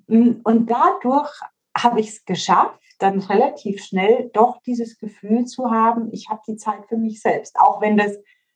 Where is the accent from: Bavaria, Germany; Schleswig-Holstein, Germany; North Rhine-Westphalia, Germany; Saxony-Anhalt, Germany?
Bavaria, Germany; entweder ich muss was gescheit machen, wie man bei uns in Bayern sagt, oder ich lasse es ganz.